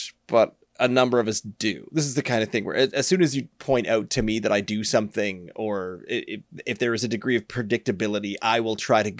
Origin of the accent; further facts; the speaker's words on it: Texas, United States; accent: Texan; when you try to do an accent, it's my Texan accent. So it's like, "That's not Texas. Here's Texas,"